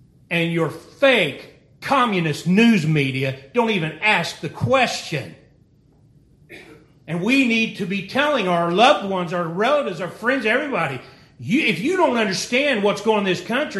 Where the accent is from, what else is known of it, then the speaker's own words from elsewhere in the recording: United States; See, I'm American. I believe in freedom.